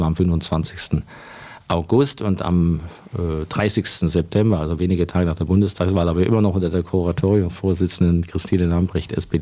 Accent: Bamberg, Bavaria, Germany; Ich komme aus Bamberg, genau.

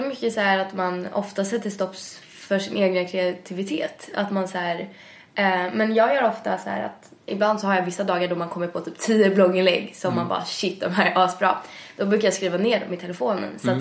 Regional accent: Stockholm, Stockholm County, Sweden; men jag är uppväxt i Midsommarkransen fram tills jag var typ 8. Och så flyttade vi till Årstadal som ligger vid Liljeholmen.

